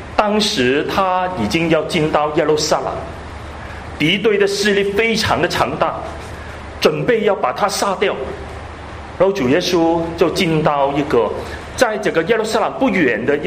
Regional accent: Hong Kong; 我们香港人有句话，有早知冇乞衣啊

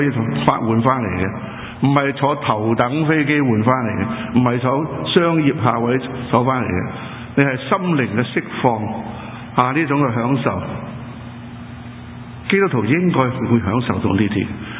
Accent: Guangdong, China; 我哋广东人有鹰吓

